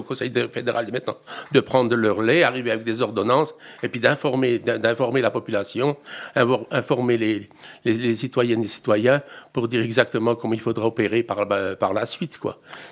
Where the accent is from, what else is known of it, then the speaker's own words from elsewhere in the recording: Switzerland; notamment ici chez nous en Suisse, avec des conséquences très positives pour le tourisme.